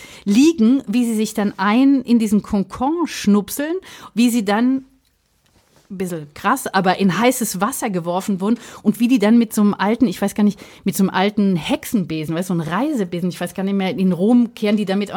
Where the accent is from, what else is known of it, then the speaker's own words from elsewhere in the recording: Rhineland-Palatinate, Germany; ich komme aus der Vulkaneifel